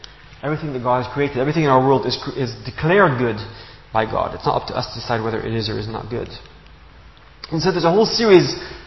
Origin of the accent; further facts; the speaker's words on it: Gabon; So I grew up in Gabon in Central Africa, where my parents were missionaries, and I lived in a small village.